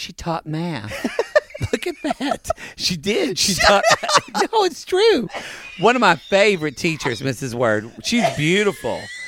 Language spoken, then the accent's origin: English; Ardmore, Oklahoma, United States; she's from my hometown of Ardmore.